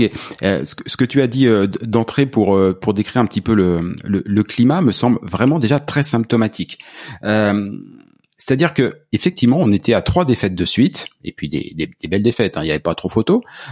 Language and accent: French; Quebec, Canada; Parce que bon, bah, on est québécois, bordel.